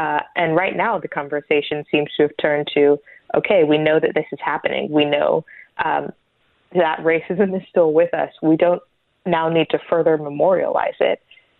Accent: Richmond, Virginia, United States; I'm actually from Richmond, Virginia, and I was, in fact, in Richmond this weekend

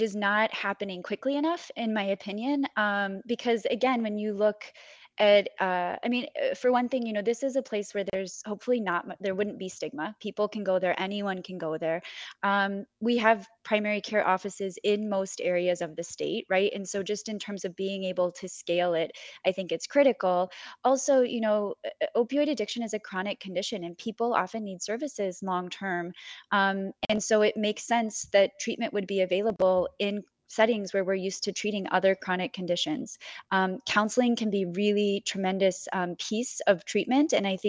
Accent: Illinois, United States; I'm actually from rural Illinois initially, it's an hour to the nearest methadone program from my hometown.

